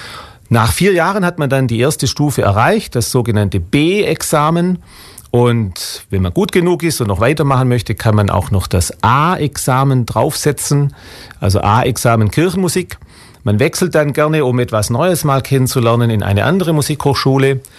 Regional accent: Aulendorf, Baden-Württemberg, Germany; wie gesagt, ich komme aus Aulendorf, in der Nähe von Ravensburg liegt das. Bin 50 Jahre alt

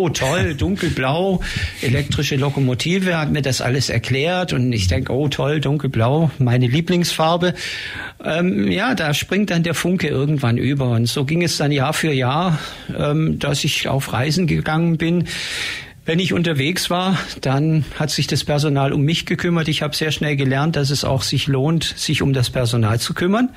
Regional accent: Aachen, North Rhine-Westphalia, Germany; born there; Ich bin geboren in Aachen in Nordrhein-Westfalen, eine Stadt, die zu Zeiten meiner Geburt noch eins der längsten Überlandstraßenbahnnetze Europas hatte

